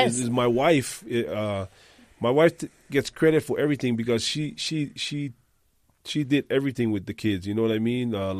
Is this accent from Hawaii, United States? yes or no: yes; Hawaii, United States; So I grew up in the Polynesian Culture Center from a young age all the way through high school and after high school.